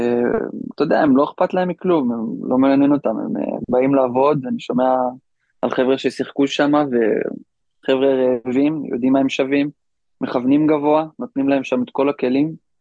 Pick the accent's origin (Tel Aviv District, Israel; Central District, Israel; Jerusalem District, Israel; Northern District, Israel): Jerusalem District, Israel; Mevaseret Zion; אני גדלתי במבשרת ציון